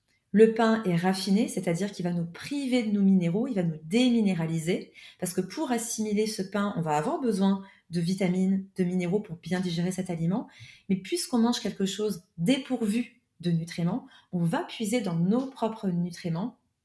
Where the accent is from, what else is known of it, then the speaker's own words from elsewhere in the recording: France; also born or lived in Switzerland; j'ai fait mes études en Suisse. J'ai eu deux cabinets, un à Lausanne, un à Genève, même si je suis française à la base.